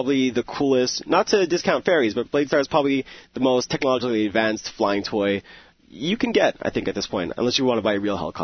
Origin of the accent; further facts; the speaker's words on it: Montreal, Quebec, Canada; I'm from Montreal myself